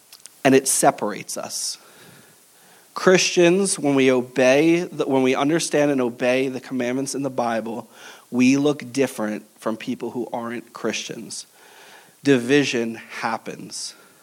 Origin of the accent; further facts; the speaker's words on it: New Jersey, United States; Jesse and I were hockey fans, which growing up in New Jersey, it's a rare find.